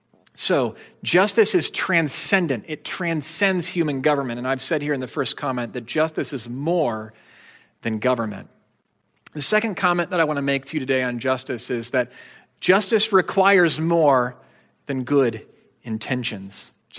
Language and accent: English; the North, United States; I grew up in the North, and maybe this is way overgeneralization, but my experience is that some of us who grew up in the North, Martin Luther King was a hero